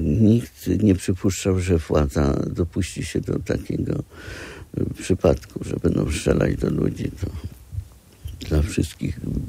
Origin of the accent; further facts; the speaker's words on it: Gdańsk, Pomeranian Voivodeship, Poland; also born or lived in Goryczyno; ja urodziłem się w Gdańsku, ale moja matka pochodziła z Goryczyna, a że przez jakiś okres czasu się tam wychowywałem.